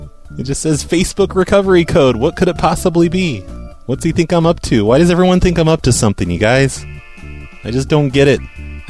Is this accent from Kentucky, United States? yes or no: no; Oregon, United States; No, I'm from Oregon.